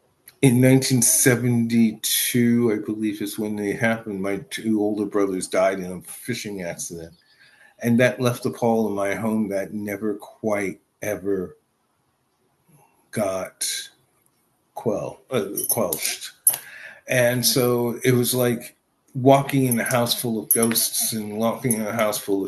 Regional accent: Sacramento, California, United States; But to give you context, I grew up in Sacramento, California. I was born in 1962. Not that that matters, but it may matter to somebody. And I grew up with a family who moved from the South to California.

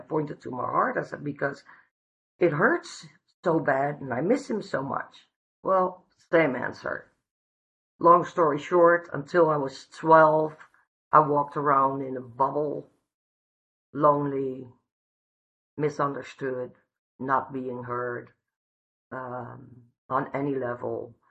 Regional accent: Netherlands; I'm from the Netherlands, and we met in Berlin.

